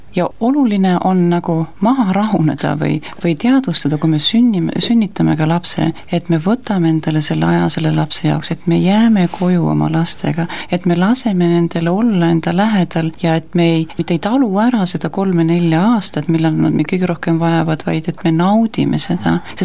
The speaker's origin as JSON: {"language": "Estonian", "region": "Saare County", "country": "Estonia", "said": "ma olen ka Saaremalt pärit"}